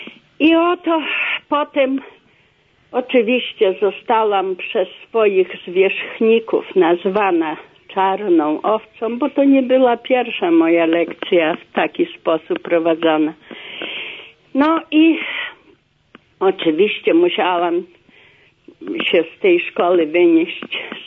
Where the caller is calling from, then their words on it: Leszkowice, Lower Silesian Voivodeship, Poland; jestem z Leszkowic koło Wrocławia.